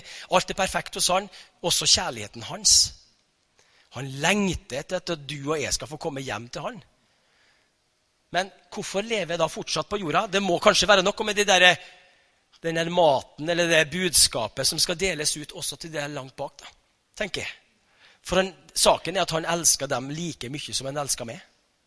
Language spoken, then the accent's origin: Norwegian; Tingvoll, Møre og Romsdal, Norway; Jeg kommer fra Tingvoll, så det er ikke så lett her der. Vi er ganske høyrøstet av oss på Tingvoll.